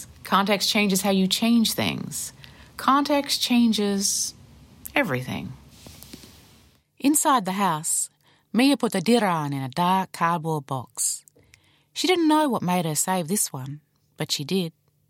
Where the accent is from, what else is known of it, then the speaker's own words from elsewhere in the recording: New South Wales, Australia; I grew up on Goombanga country on the mid-north coast of New South Wales. This saltwater country is one of the biggest coastal tribes in Australia, and it is the land and seas of my ancestors. Our totem is the gargle, the ocean.